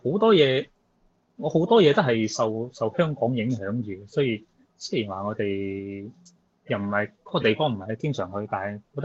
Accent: Jiangmen, Guangdong, China; 就算對我哋江門啊呢邊嗰啲二三線城市都好啊

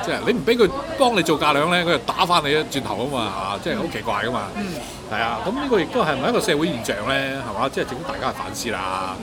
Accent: Hong Kong; 我作為一個香港人啊

